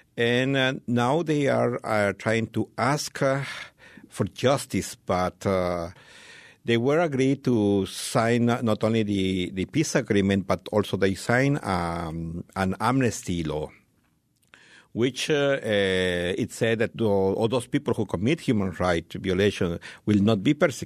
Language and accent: English; Guatemala; Yes, I am from Guatemala.